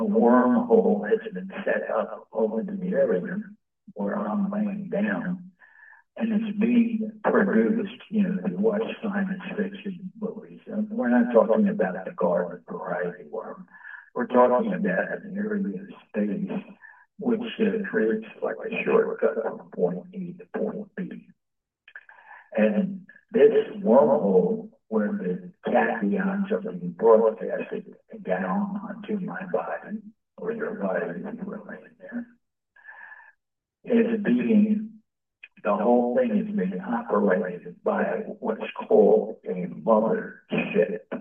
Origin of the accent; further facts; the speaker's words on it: New York City, New York, United States; I went to a facility in New York City, my hometown